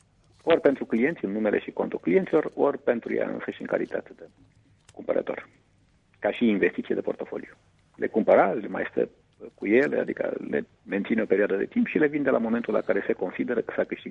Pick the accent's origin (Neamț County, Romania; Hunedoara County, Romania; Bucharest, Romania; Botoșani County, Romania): Neamț County, Romania; Roman; În 89 eram în orașul meu natal, în Roman.